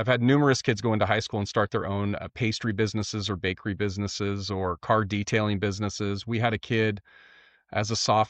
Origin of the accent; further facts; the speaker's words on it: Medina, Washington, United States; So I grew up in Medina, Washington, which Medina is home to Bill Gates' house was two blocks from me.